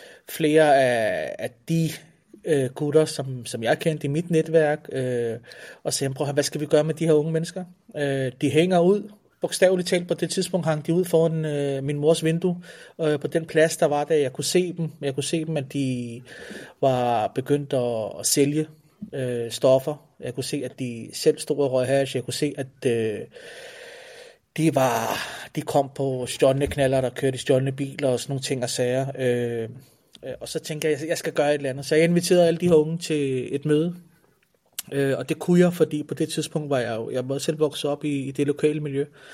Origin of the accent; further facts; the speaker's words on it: Copenhagen, Capital Region of Denmark, Denmark; Jeg er inkarneret i København og født og opvokset i København